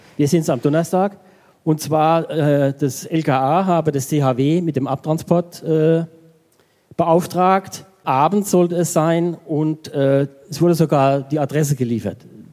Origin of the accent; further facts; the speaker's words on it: Hausen, Rhineland-Palatinate, Germany; ich bin aufgewachsen in Hausen, wenn ich aus der Haustür getreten bin, hatte ich den Limburg-Turm vor Augen.